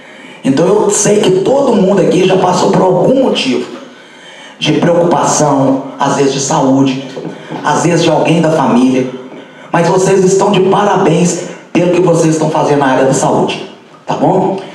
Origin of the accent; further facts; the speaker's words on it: Divinópolis, Minas Gerais, Brazil; eu sou de Divinópolis, mas vejo muita coisa em Cajuru que às vezes Divinópolis deixa a desejar.